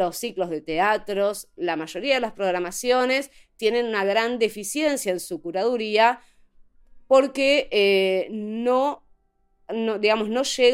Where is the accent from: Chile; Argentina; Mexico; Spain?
Argentina; nosotras como compositoras argentinas, y calculo que en Latinoamérica también